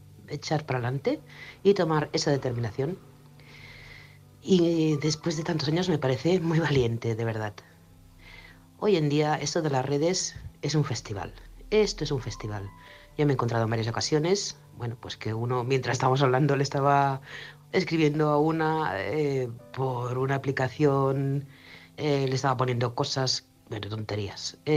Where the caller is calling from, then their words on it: Manresa, Catalonia, Spain; corresponsal de Manresa, Barcelona